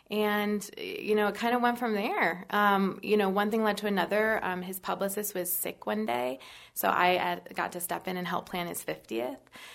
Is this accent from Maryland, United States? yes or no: no; Chicago, Illinois, United States; I'm from Chicago, the Midwest. We're known for our, you know, blue-collar, hardworking mentality.